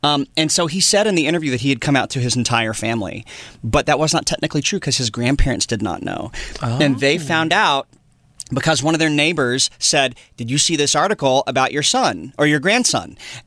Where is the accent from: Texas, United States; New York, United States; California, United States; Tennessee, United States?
Tennessee, United States; I'm from 6 hours into the sticks outside of Nashville. Where are you from? East Tennessee, Northeast Tennessee. I'm from